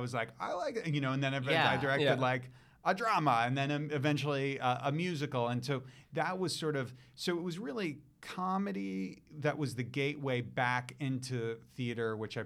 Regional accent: New York, United States; I grew up in New York, but like could not be further

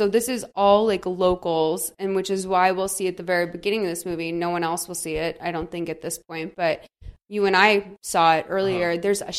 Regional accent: Massachusetts, United States; No, so I'm from Massachusetts, right?

